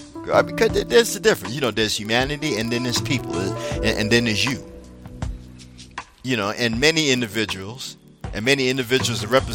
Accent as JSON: {"language": "English", "country": "United States", "said": "You know, I'm an American."}